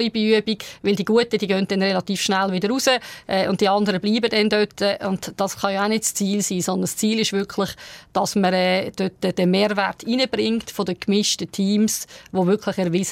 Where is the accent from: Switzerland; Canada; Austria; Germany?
Switzerland